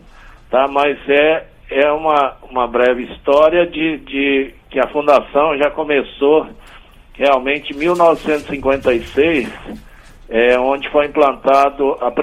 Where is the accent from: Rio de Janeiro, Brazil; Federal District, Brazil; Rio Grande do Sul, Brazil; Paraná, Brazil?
Federal District, Brazil; Riacho Fundo; eu que nasci aqui no Riacho Fundo, vi esse córrego aqui onde podia nadar, pescar